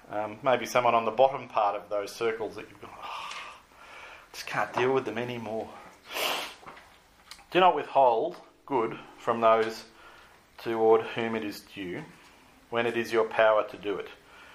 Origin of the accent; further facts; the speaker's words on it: Sydney, New South Wales, Australia; now in Canberra, Australia; I grew up in Sydney, I moved here 5 years ago